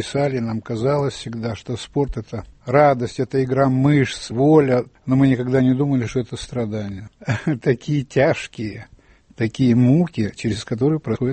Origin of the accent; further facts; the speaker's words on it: Vladikavkaz, North Ossetia–Alania, Russia; born there; Я родился во Владикавказе. Мы прошли всю войну в оккупации.